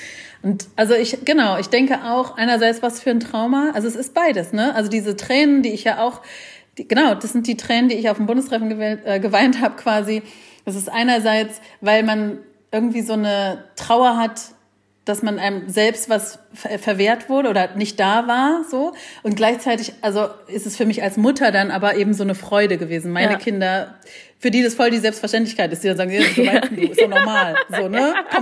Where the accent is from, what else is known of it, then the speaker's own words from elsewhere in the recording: Berlin, Germany; also born or lived in Leipzig; ich bin in Leipzig geboren und das war noch zu Ostzeiten und habe da gelebt, bis ich 8 war. Und dann sind wir nach West-Berlin ausgewandert.